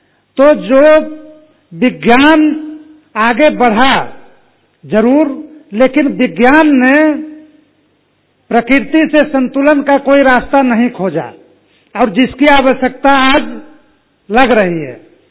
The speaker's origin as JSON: {"language": "Hindi", "region": "Bihar", "country": "India", "said": "जिनको हमारी भाषा में उधर बिहार में गोतिया कहते हैं"}